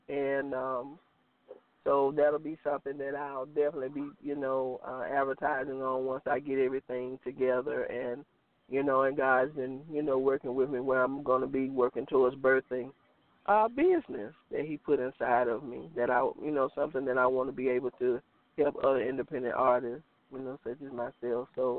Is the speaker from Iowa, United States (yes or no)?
no; Aliceville, Alabama, United States; in my community where I grew up in Aliceville